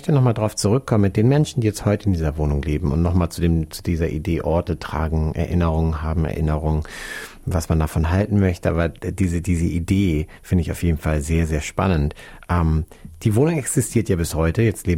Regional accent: Hamburg, Germany; Ich bin aus Hamburg, da kennen wir das auch, da gibt es das auch, in vielen anderen deutschen Städten ja auch.

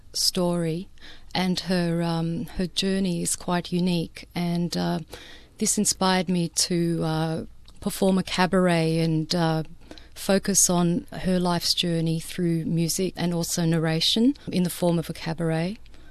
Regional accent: Sydney, New South Wales, Australia; now in Melbourne, Australia; I'm originally from Sydney and have made the pilgrimage to Melbourne because of the incredible art scene that Melbourne has.

